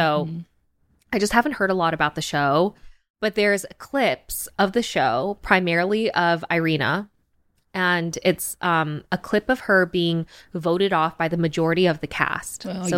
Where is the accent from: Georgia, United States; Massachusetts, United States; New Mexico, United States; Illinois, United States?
Illinois, United States; Chicago; now in London, United Kingdom; I'm also from Chicago, too, where we say our, like, A's really ant.